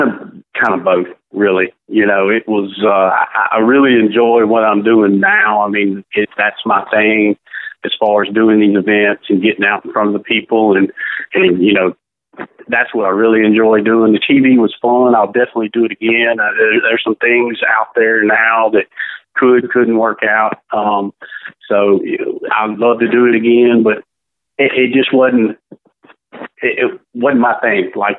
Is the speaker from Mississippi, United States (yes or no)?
yes; Mississippi, United States; I'm from the Mississippi Delta. We don't have vegan lobster in the Mississippi Delta, you know.